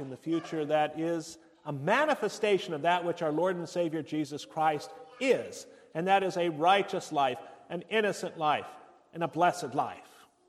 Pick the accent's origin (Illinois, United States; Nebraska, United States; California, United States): Nebraska, United States; I mean, I was from Nebraska. Their loss was my loss.